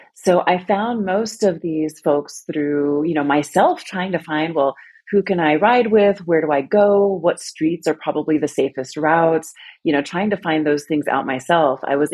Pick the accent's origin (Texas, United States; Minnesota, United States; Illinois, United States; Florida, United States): Texas, United States; El Paso; also born or lived in Dallas; And then I moved back to El Paso, which is my hometown, in 2008.